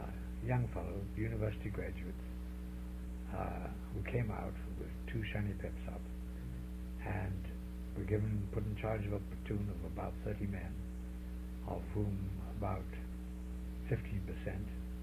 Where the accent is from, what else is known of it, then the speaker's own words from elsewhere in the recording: Vancouver, British Columbia, Canada; though we came from Vancouver, a lot of our fellows came from up the valley